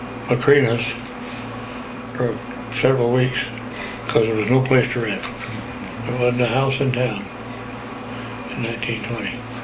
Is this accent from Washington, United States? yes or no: yes; Bellingham, Washington, United States; born there; Well, I was born in Bellingham, Washington.